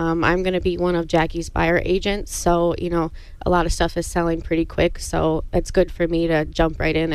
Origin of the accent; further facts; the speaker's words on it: Nokomis, Wisconsin, United States; I'm from here. I grew up in the Nokomis area. I graduated from Tomahawk.